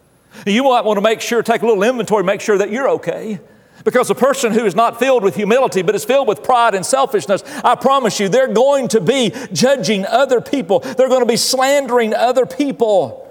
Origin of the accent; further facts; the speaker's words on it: Appalachia, United States; Now, I grew up, again, you've heard me tell stories about growing up in Appalachia.